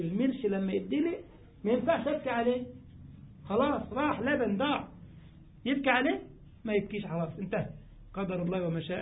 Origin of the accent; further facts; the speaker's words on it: Egypt; أني أحكي لك قصة واقعية كانت في بلدنا، في مدينة عندنا في مصر